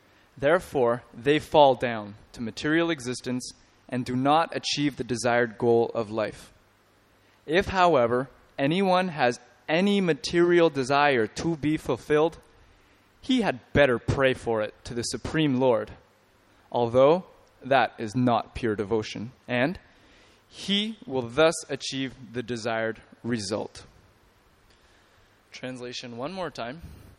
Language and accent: English; Canada; as an outsider to this whole tradition, having been born and raised in Canada